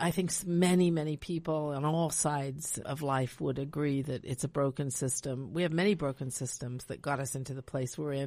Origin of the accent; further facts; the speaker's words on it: England, United Kingdom; also born or lived in Canada; Well, I was born in England, and I grew up and was educated in both England and Canada.